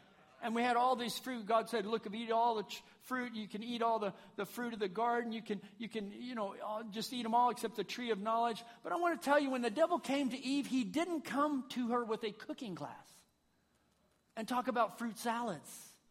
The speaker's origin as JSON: {"language": "English", "region": "Indiana", "country": "United States", "moved": "as an adult", "said": "One day, Brother Siever, I think I was 18 years old. I came up from Indiana to Dayton."}